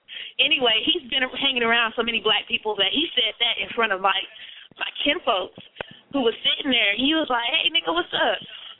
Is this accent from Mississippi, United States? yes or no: yes; Mississippi, United States; I'm from Mississippi, and I've seen that in Forest Hills, Texas.